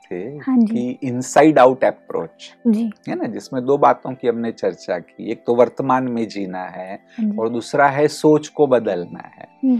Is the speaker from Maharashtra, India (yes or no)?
yes; Mumbai, Maharashtra, India; कि जहां मैं गोरेगांव में, बॉम्बे में बड़ा हुआ हूँ, वो इंडस्ट्रियल कॉलोनी कहते थे।